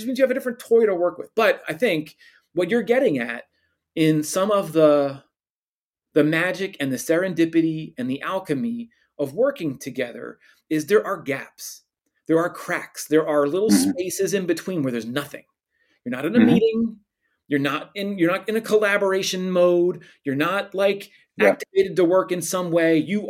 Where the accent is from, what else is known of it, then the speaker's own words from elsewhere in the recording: Philadelphia, Pennsylvania, United States; You know, coincidentally, I'm from Philadelphia, but they had this cool display in their lobby of Wilt Chamberlain's 100-point game